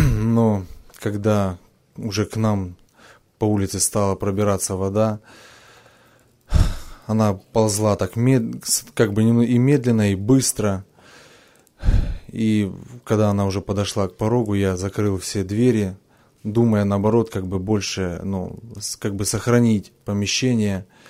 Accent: Krymsk, Krasnodar Krai, Russia; я из Крымска.

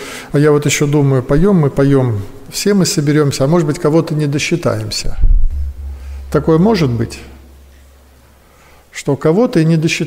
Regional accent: Balashikha, Moscow Oblast, Russia; Я служитель из Балашихи, Салтыковская церковь.

